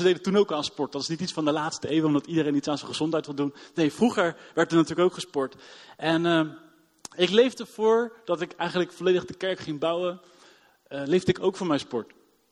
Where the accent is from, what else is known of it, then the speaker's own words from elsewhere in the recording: The Hague, South Holland, Netherlands; accent: Hague; Kan je alvast waarschuwen, ik heb een lekker Haags accent, dat hoor je gelijk hè.